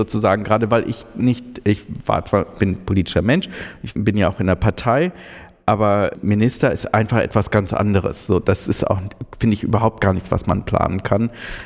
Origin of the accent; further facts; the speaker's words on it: North Rhine-Westphalia, Germany; also ich komme ja aus NRW